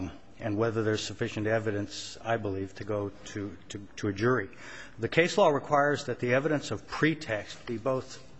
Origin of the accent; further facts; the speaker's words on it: Tucson, Arizona, United States; May it please the Court … from Tucson, and I'm here on behalf of Tucson Unified School District.